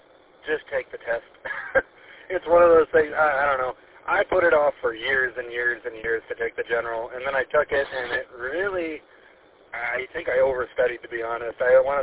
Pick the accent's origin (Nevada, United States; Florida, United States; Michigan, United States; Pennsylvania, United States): Michigan, United States; Lapeer; we're back here in Lapeer. I was born and raised in Lapeer, so back here, so baby gets to meet grandma and grandpa and great-grandma and great-grandpa for the first time.